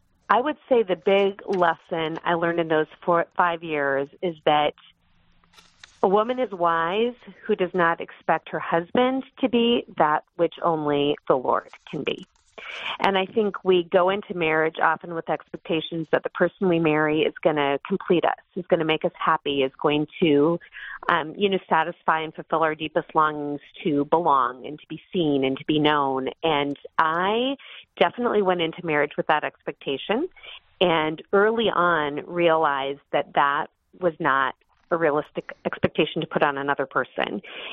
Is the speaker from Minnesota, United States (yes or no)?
yes; Duluth, Minnesota, United States; Well, I couldn't have grown up in a better place. Duluth was just an incredibly beautiful setting with all the four seasons and just a ton of stability.